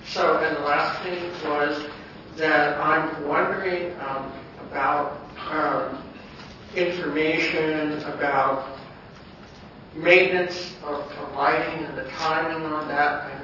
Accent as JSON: {"language": "English", "town": "Fairfax County", "region": "Virginia", "country": "United States", "said": "I'm from Fairfax County, Virginia, also representing the Access for All Committee of the Council of Governments."}